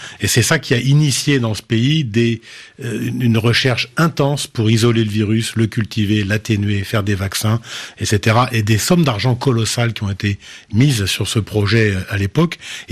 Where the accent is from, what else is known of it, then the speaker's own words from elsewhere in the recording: France; Et c'est comme chez nous, en France aussi, on a des problèmes d'hésitation vaccinale